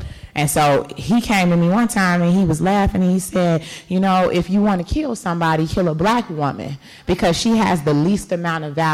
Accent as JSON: {"language": "English", "town": "Chicago", "region": "Illinois", "country": "United States", "tie": "born or raised there", "said": "I grew up in Bronzeville on 47th Street, and I remember all of my family's over there"}